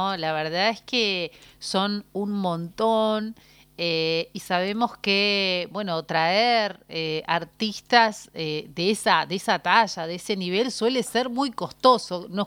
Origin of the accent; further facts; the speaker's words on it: Pico Truncado, Santa Cruz, Argentina; also born or lived in Caleta Olivia; Caletense, me crié en Pico Truncado.